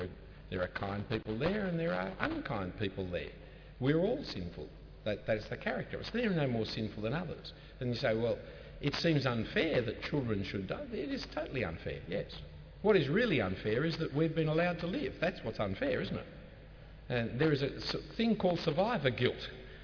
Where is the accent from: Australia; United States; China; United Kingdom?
Australia; I cannot take the advantages of being an Australian without taking responsibility for what we as Australians have done.